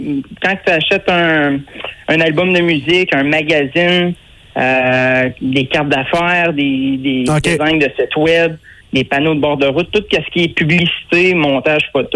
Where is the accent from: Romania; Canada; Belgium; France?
Canada; Saint-Pierre-de-Wakefield, Quebec; Originairement, je viens de Saint-Pierre-de-Wakefield. Mais j'ai passé 10 ans à ma chambre.